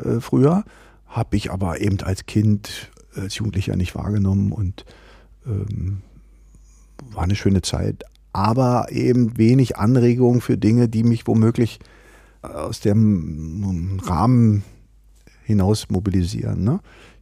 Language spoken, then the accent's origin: German; Berlin, Germany; Aufgewachsen im Märkischen Viertel, also heute sagt man dazu sozialer Brennpunkt.